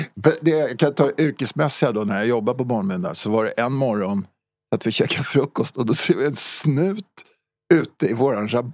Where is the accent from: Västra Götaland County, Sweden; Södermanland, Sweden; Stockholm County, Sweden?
Stockholm County, Sweden; Stockholm; radhus i Farsta 65. Och då var jag 5 år. Ja, så min uppväxt var i Farsta.